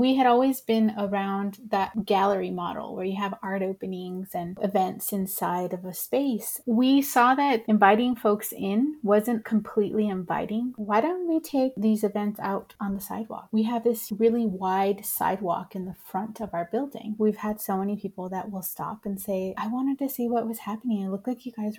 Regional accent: Los Angeles, California, United States; now in Tucson, United States; I am originally from Los Angeles. I have been in Tucson, Arizona, off and on since 1998

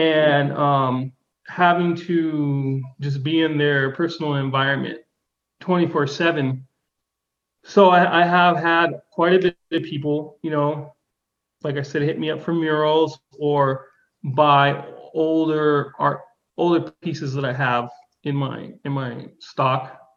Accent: San Francisco, California, United States; moved away as an adult; also born or lived in Arizona; I was born in San Francisco, moved to Arizona after high school when I was 18. But then in 2002, I had a personal thing happen, and I moved back to San Francisco to live with my brother.

